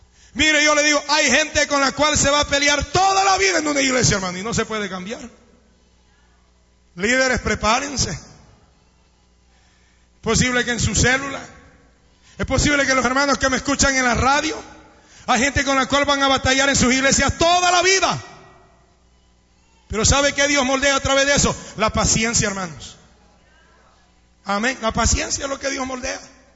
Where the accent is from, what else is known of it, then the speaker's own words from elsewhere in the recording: El Salvador; Señor, soy salvadoreño, acuérdate? Al Salvador primero, mi país primero.